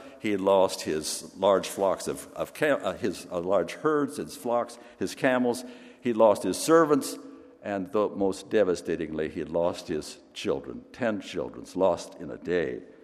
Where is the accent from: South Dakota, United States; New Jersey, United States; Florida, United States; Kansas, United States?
Kansas, United States; because I'm from Kansas, as many of you know